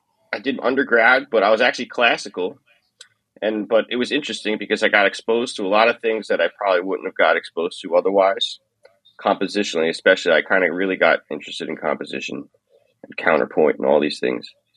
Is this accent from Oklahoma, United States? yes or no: no; New Jersey, United States; also born or lived in Brooklyn, New York; now in Beijing, China; I was born in Brooklyn, New York, but basically lived there until I was four. I grew up in New Jersey, North Jersey, New York City area, and I'm currently living in Beijing, China. Been in China now for 12 years.